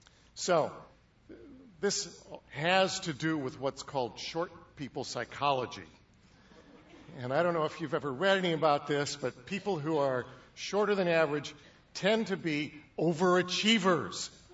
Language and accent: English; Bellwood, Illinois, United States; I grew up in Bellwood, Illinois, for most of grade school, all of grade school, actually, and went to Jefferson School there.